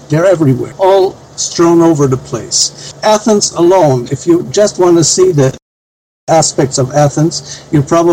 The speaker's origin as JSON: {"language": "English", "region": "Galicia", "country": "Spain", "tie": "born or raised there", "also_born_or_lived": "Düsseldorf, Germany", "lives_now": "Greece", "said": "I was born in Düsseldorf, Germany, many years back, but I didn't grow up in Germany. I grew up in Spain, in the northwest of Spain, a place called Galicia."}